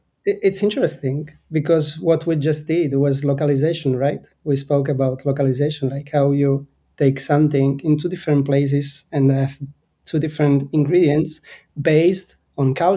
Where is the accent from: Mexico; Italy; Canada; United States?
Italy; English is a second language; I'm Italian and growing up in Italy, everything was localized, like movies, ads